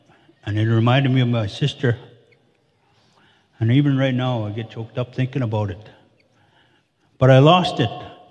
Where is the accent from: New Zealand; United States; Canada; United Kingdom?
Canada; Saskatchewan; I'm from James Smith Cree Nation.